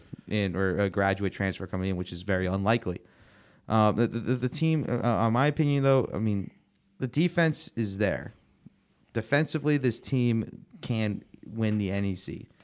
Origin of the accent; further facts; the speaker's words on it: Pittsburgh, Pennsylvania, United States; You think back to, you know, we grew up in Pittsburgh.